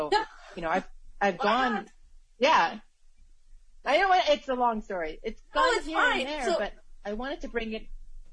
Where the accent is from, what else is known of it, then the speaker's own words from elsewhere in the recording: Alberta, Canada; I grew up in Canada, in Alberta, and my parents, really wanted to embrace the new Canadian life, and we spent a lot of time outdoors.